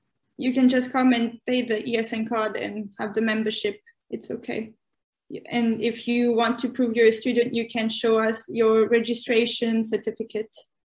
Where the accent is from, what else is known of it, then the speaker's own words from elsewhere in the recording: France; also born or lived in Canada; I'm from France and Canada.